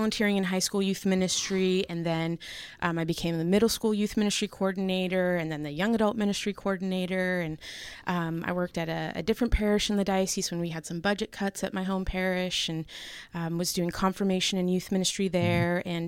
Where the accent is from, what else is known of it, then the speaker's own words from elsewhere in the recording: San Jose, California, United States; Yeah, so I think as Kevin mentioned, I grew up in the Bay Area, specifically San Jose